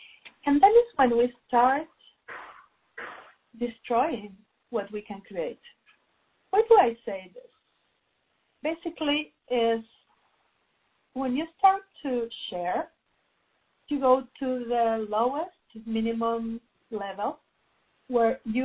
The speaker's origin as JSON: {"language": "English", "country": "Mexico", "second_language": "English", "said": "And if you find my English a little bit weird, it's because I am from Mexico."}